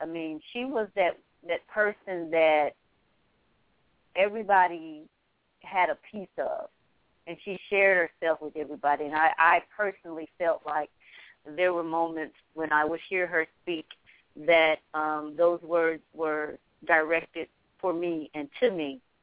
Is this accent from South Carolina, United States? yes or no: no; Kansas City, Kansas, United States; my childhood growing up in Kansas City, Kansas, and Wyandotte County specifically, that I was always surrounded by women that were powerful.